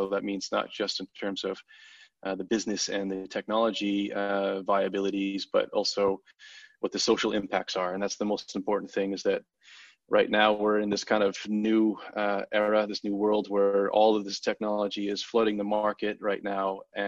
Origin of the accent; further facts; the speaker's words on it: Vermont, United States; but I'm actually from Vermont, and I realized that if I want to study architecture and urbanism and urban planning, that I couldn't do that in the mountains of Vermont.